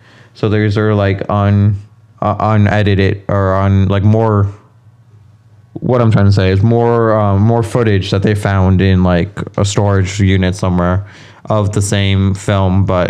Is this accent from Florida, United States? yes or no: yes; Florida, United States; we're both from Florida, and we met in, grade school